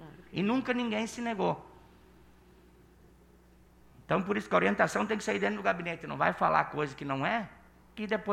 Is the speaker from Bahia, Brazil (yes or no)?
no; Rio Grande do Sul, Brazil; que vão falar aqui de gaúcho, já que nós somos gaúchos